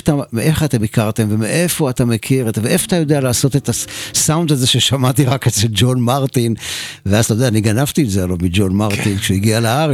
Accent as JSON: {"language": "Hebrew", "town": "Ramat Gan", "region": "Tel Aviv District", "country": "Israel", "accent": "Ramat Gan", "said": "אני שיר באנגלית, במבטא רמתגני שלי"}